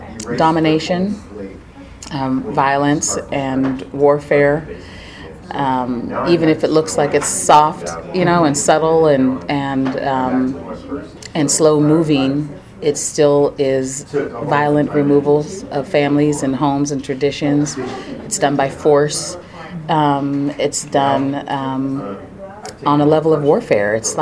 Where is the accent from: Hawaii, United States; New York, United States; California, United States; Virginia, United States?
California, United States; Oakland; born there; I was born in Oakland in 1968. However, I moved away for a lot of time and then moved back and have always come through because I have family here in Oakland and in the Bay Area, San Jose, San Francisco.